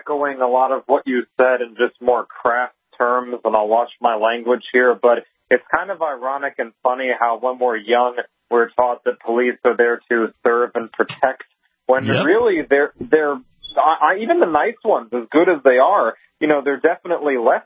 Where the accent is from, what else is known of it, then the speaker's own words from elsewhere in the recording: Florida, United States; So this is something that you're talking about Parkland, and, that's my home state.